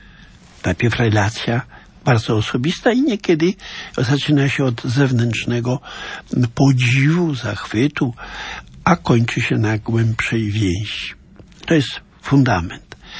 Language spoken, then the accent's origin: Polish; Lublin Voivodeship, Poland; w środowisku, w którym się wychowałem, a więc w diecezji lubelskiej, na wsi, ludzie mówili prosto